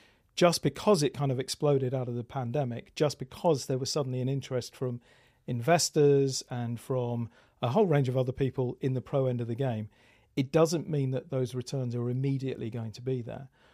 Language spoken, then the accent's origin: English; United Kingdom; now in Austin, United States; Hey, I'm British, living in Austin. Every time I open my mouth, I think I offend people in this city.